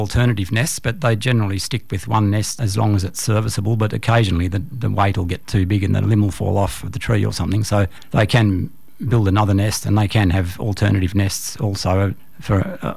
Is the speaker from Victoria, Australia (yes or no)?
no; New South Wales, Australia; also born or lived in Sydney; I was born in Sydney, spent the first couple of years or so till preschool there, and then moved to a small country town by the start of primary school.